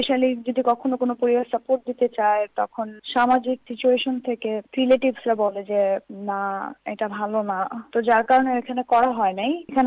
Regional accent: Bangladesh; আমি প্রথম বাংলাদেশি ছিলাম এবং আমি জানি না মানে আমি আমার দেশকে সুন্দরভাবে রিপ্রেজেন্ট করতে পারবো কিনা।

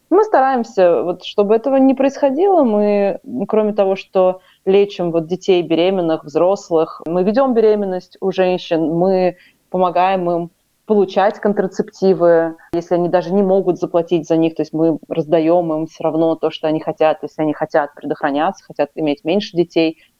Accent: Ufa, Bashkortostan, Russia; Это были я и Карина Башарова, мы обе из Уфы.

